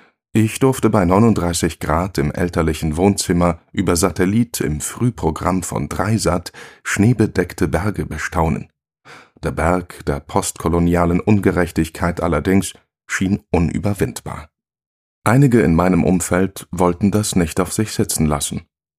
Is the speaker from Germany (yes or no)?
no; Morocco; Doch während meiner Jugend in Marokko konnte ich aus der Nähe beobachten